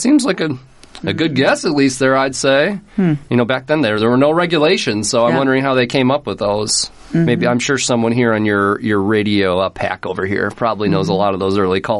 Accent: Sioux City, Iowa, United States; now in Des Moines, United States; But, yeah, I'm from the Sioux City area

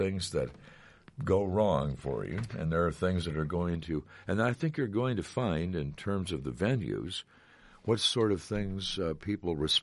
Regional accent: Story City, Iowa, United States; Now, I'm from Story City.

